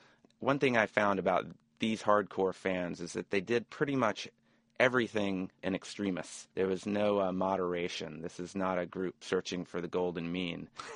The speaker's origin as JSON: {"language": "English", "town": "Birmingham", "region": "Alabama", "country": "United States", "tie": "born or raised there", "lives_now": "New York, United States"}